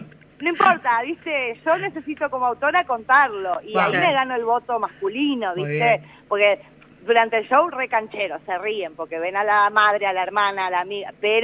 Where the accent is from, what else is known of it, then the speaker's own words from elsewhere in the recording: Buenos Aires, Argentina; soy porteña, por si no se dieron cuenta